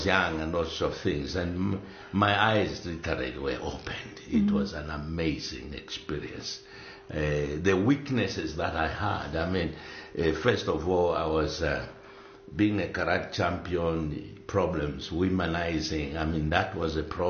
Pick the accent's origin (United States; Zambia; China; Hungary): Zambia; My dad divorced my mother when I was 3 months old. Mm-hmm. And so we ended up growing up in Zambia.